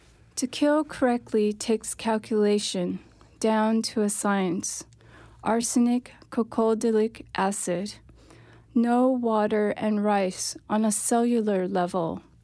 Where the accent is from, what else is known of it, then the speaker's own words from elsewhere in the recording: United States; I think growing up in America, I was always walking between two cultures.